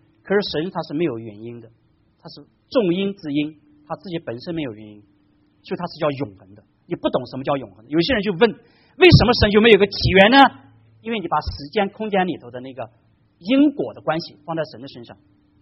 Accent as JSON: {"language": "Chinese", "country": "China", "said": "我们中国人有尊老的传统，这个我在这儿我也讲过。"}